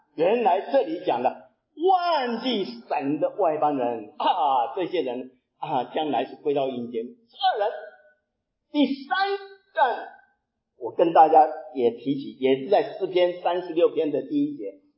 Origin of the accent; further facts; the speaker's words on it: Taiwan; 我是台湾来的，在台湾的时候，我们进了大学